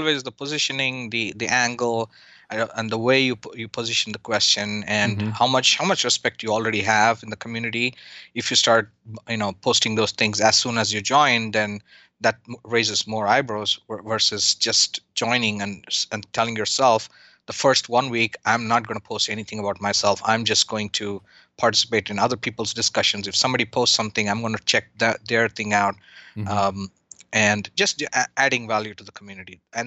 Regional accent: India; So growing up in India many years ago, we didn't have many channels.

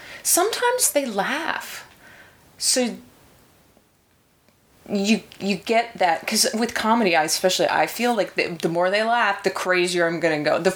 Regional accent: Manitoba, Canada; I'm originally from Manitoba

